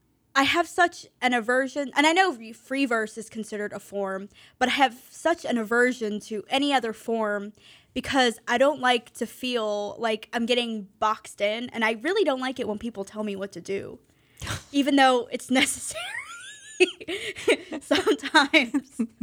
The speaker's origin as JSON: {"language": "English", "town": "Pittsburgh", "region": "Pennsylvania", "country": "United States", "said": "I mean, I'm from Pittsburgh. My family lives in an old still town, and that's what I know."}